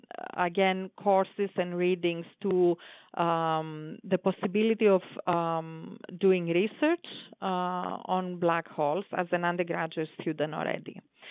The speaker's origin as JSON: {"language": "English", "country": "Greece", "tie": "born or raised there", "second_language": "English", "said": "So you may notice I have a subtle accent in my speaking, and I grew up in Greece"}